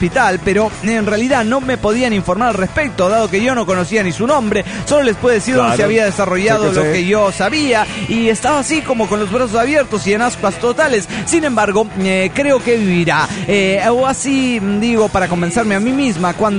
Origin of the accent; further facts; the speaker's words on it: Tlaxcala, Mexico; Soy de Tlaxcala, México.